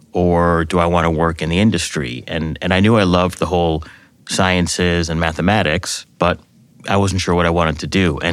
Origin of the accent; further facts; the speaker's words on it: Chicago, Illinois, United States; You know, I grew up in Chicago, and my father was a chemical engineer, and my father worked in pharmaceuticals.